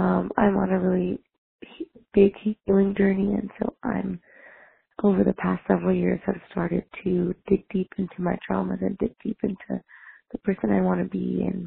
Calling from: Los Angeles, California, United States; I'm calling from Los Angeles.

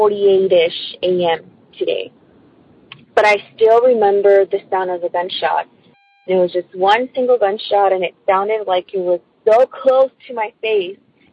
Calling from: California, United States; I'm calling from California.

